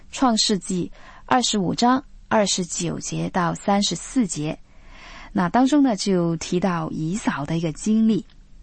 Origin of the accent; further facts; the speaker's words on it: China; 那我们中国人啊，最注重就是吃了